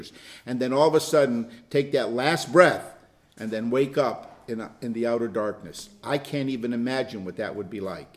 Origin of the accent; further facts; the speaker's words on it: United States; I'm an American, and the color of my skin is not white, it's pink.